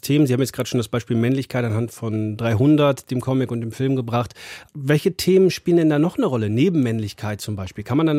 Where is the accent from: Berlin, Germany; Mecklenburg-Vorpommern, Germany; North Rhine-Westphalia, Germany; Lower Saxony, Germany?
North Rhine-Westphalia, Germany; Ich bin auf dem Land groß geworden in NRW